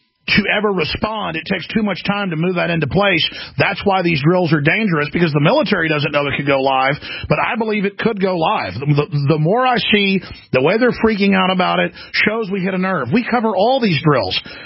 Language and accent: English; Dallas, Texas, United States; I mean, I grew up in Dallas, and I went into bad areas sometimes, and it's pretty scary.